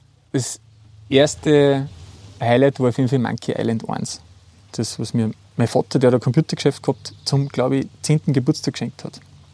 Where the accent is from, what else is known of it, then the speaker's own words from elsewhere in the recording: Upper Austria, Austria; Wir sind ja im Innviertel aufgewachsen.